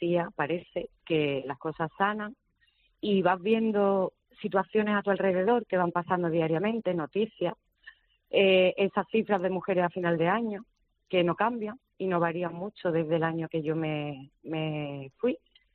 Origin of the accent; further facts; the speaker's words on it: Dos Hermanas, Andalusia, Spain; now in Málaga, Spain; 22 años que hace que no soy malagueña, por cierto, aunque me siento, uh-huh. soy de Dos bueno. Hermanas, Sevilla.